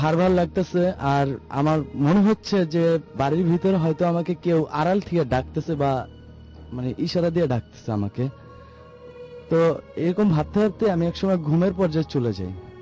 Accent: Dhaka, Dhaka Division, Bangladesh; আমি মিরপুর টু থেকে এসেছি।

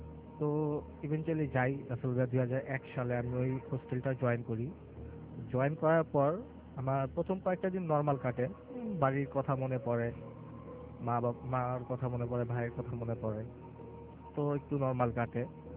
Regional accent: Narayanganj, Dhaka Division, Bangladesh; আমি ফতুল্লাহ অবদাকুল নারায়ণগঞ্জ থেকে এসেছি।

